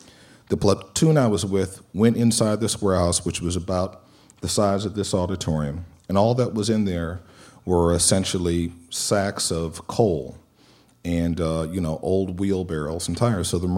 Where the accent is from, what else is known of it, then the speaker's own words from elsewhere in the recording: Detroit, Michigan, United States; I grew up in Detroit, and that really surprised me that I saw something like this.